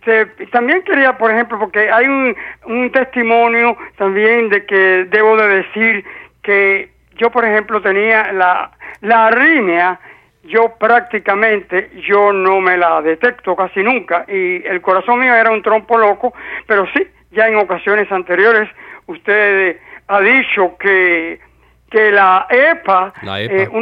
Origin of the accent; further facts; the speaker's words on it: Cuba; moved away; Cuando salí de Cuba eran 5'5", ahora soy 5'2.75".